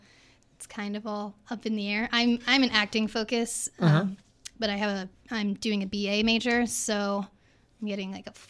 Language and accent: English; Dallas, Texas, United States; Yes, I grew up in Dallas.